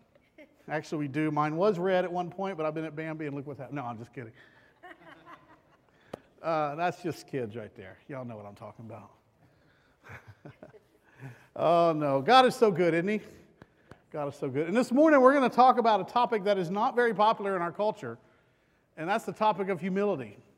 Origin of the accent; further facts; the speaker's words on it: Florida, United States; also born or lived in Texas / Oklahoma; now in Michigan, United States; I grew up in Florida, so went to Texas for a few years, was in Oklahoma, and now back to Michigan, or not back, but up to Michigan.